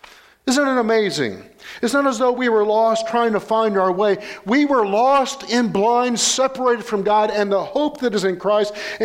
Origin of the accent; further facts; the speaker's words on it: Indiana, United States; Which technically I'm not a Yankee, I'm from Indiana.